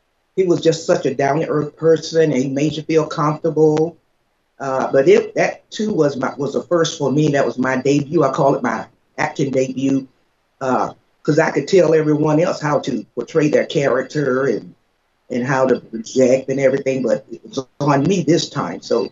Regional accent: East Coast, United States; I'm used to the long rides because I am from the East Coast and my family and I, we would travel cross country to get home.

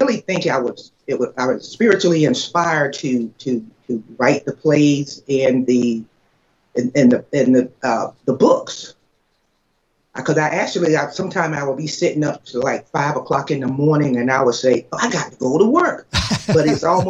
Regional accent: East Coast, United States; I'm used to the long rides because I am from the East Coast and my family and I, we would travel cross country to get home.

